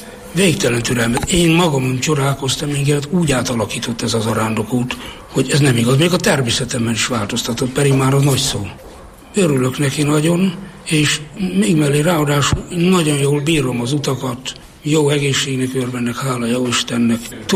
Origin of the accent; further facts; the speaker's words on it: Nyíradony, Hajdú-Bihar, Hungary; born there; Nyiradonyban, 1950-ben. Régi paraszti világban nőttem fel, ahol benne voltunk a természetbe.